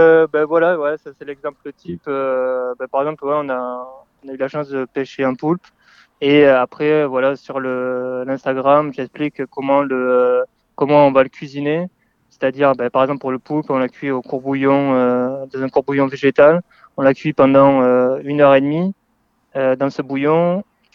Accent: Castres, Occitanie, France; moved away as an adult; also born or lived in England / Switzerland; j'ai fini par l'apprentissage en brevet professionnel pendant 2 ans chez moi à Castres, à côté de Toulouse. Et à 19 ans, je suis parti juste après l'apprentissage.

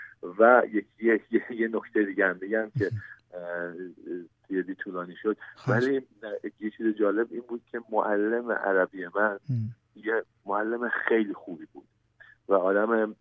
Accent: Iran; moved away; also born or lived in Turkey; ما اول اینکه از ایران اومدم به ترکیه،

